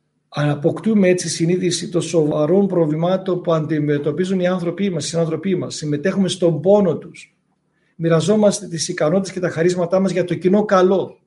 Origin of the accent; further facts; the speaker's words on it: Thessaloniki, Central Macedonia, Greece; αφού είμαστε και από τη Θεσσαλονίκη